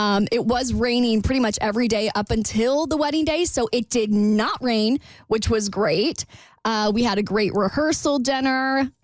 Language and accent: English; Florida, United States; Like I'm not very Southern, but sometimes I catch myself. I'm like, why am I twanging? Like I'm literally from Florida.